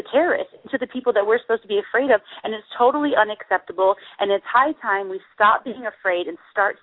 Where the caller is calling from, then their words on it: Austin, Texas, United States; Hey, guys, I'm calling from Austin.